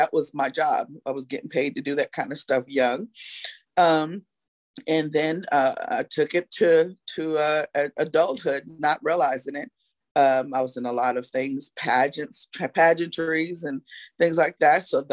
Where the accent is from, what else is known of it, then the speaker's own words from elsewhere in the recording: New York, United States; now in Knoxville, United States; So I'm from New York, but I now live in Knoxville. Knoxville is my home.